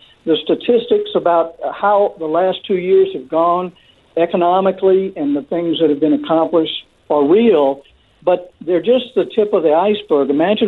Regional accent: United States; Well, as an American, as a conservative, and as someone who values common sense

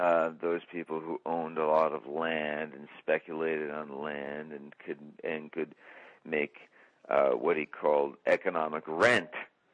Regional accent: New York City, New York, United States; as I, you know, as a New Yorker

